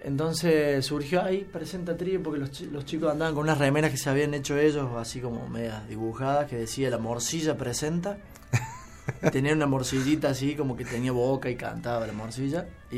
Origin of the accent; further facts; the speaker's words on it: Las Varillas, Córdoba, Argentina; Yo tocaba en ese momento también tango en las varillas de mi pueblo con unos viejos tangueros, personajes de allá.